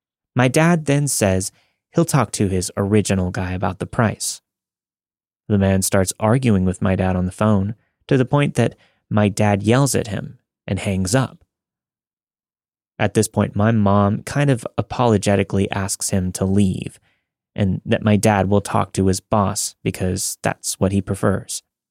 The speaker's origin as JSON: {"language": "English", "country": "Jordan", "said": "This happened back in my home country, Jordan. The country is mostly Muslim, but my family is Christian."}